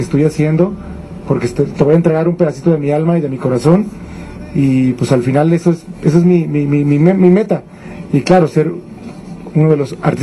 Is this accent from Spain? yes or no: no; Aguascalientes, Mexico; also born or lived in Querétaro; vengo de la ciudad de Aguascalientes. Nací en la ciudad de Querétaro, pero me registraron desde muy niño a la ciudad de Aguascalientes.